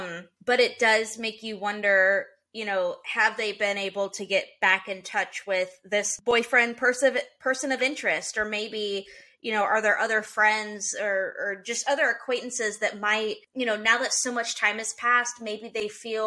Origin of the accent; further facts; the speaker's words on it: Tennessee, United States; because I will say I grew up in Middle Tennessee, and this is one of those cases that I remember hearing a lot about.